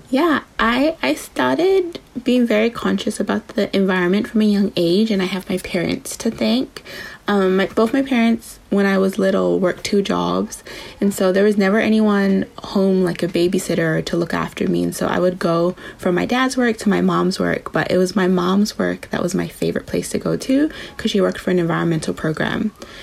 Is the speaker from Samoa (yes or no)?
yes; Samoa; now in Auckland, New Zealand; Tamaki Makaurau, which is New Zealand in Auckland City. I'm currently based here for university, but I come from Samoa. So I was raised in Samoa, spent my whole life there, and then been here for a couple of years.